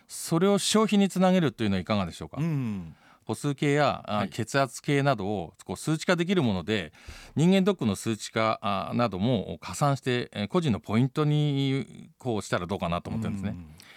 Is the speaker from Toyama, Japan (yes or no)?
yes; Toyama, Japan; 私富山に生まれて、一度東京には行ってますが、富山育ちであった私にとっては地方創生っていうのは日本全体の課題でもあり